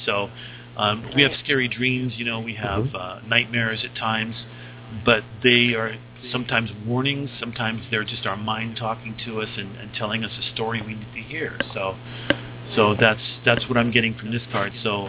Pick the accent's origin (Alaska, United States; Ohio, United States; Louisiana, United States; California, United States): Alaska, United States; I come from Alaska and I know Inuit is also what is commonly called Eskimo.